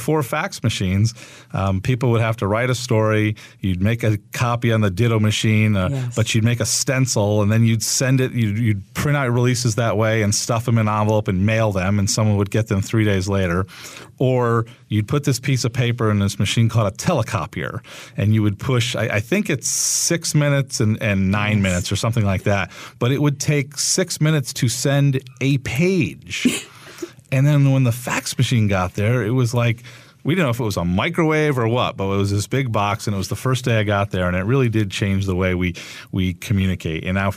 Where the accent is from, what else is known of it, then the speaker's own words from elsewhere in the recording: Bristol, Connecticut, United States; The Bristol Red Sox were the AA Eastern League affiliate of the Boston Red Sox, and they were in my hometown.